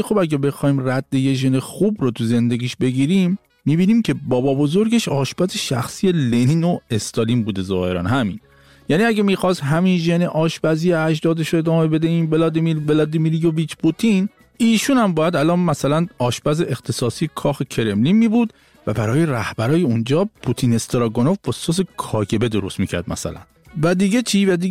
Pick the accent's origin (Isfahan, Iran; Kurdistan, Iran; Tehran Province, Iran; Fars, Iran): Fars, Iran; Shiraz; born there; متولد شیرازم هستم